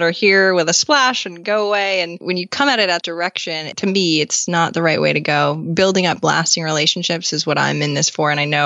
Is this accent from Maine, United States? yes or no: yes; Maine, United States; I'm from Maine, so I don't know.